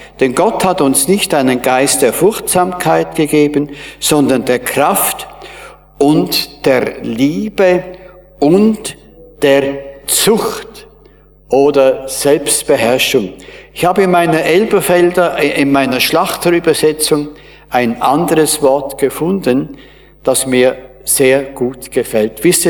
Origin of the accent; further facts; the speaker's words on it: Winterthur, Zurich, Switzerland; Bei uns in Winterthur